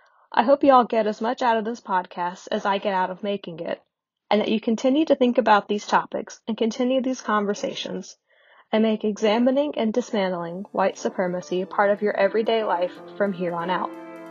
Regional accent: North Wilkesboro, North Carolina, United States; born there; also born or lived in Chicago; I was born in North Wilkesboro, North Carolina, and have mostly lived in the South for my whole life, except for a brief stint in Chicago for grad school.

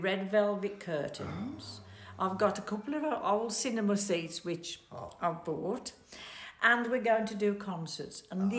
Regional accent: United Kingdom; also born or lived in Netherlands; Well, I'm British through and through, you know, like a streak of bacon, me.

